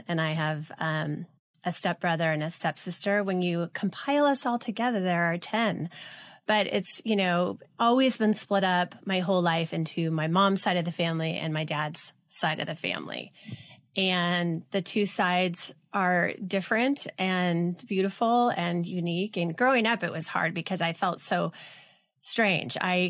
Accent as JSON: {"language": "English", "town": "Los Alamitos", "region": "California", "country": "United States", "tie": "born or raised there", "said": "I grew up in Los Alamitos. I grew up born in L.A., okay, so but grew up in right on the border of Orange County."}